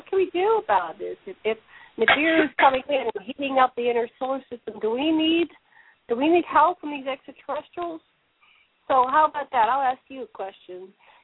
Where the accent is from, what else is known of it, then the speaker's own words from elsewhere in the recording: Pennsylvania, United States; moved away; When I grew up in Pennsylvania, and I haven't been there for almost 20 years now